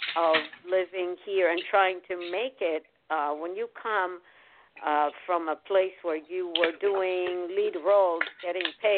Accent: Israel; Being born and raised in Israel, I mean, the wars, my dad was a veteran.

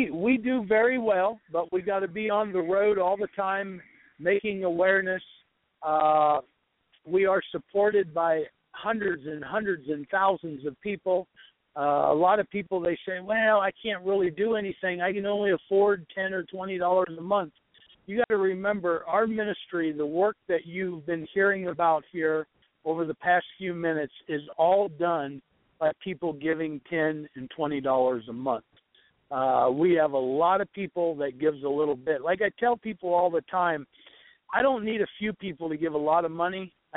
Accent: United States; any third world country, as an American, we need to really be safe in our traveling.

